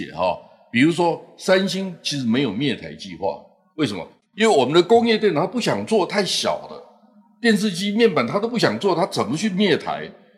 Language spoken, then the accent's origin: Chinese; Taiwan; 只要台湾赚到钱，台湾产业赚到钱，我就很高兴，对不对？因为我们是在这边长大嘛